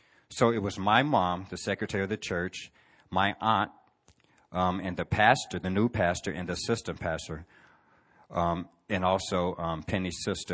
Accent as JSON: {"language": "English", "town": "Chicago", "region": "Illinois", "country": "United States", "tie": "born or raised there", "said": "But I was born in Chicago, Illinois in 1963."}